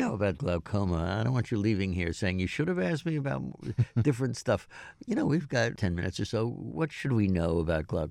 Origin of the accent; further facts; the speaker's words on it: Great Barrington, Massachusetts, United States; you hang around my hometown in Great Barrington, they say, oh, you got to go down a special surgery and for a back, or you got to go to Boston.